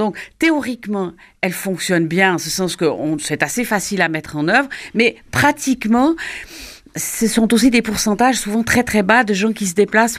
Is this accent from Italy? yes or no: no; Switzerland; c'est lié à mon pays d'origine, la Suisse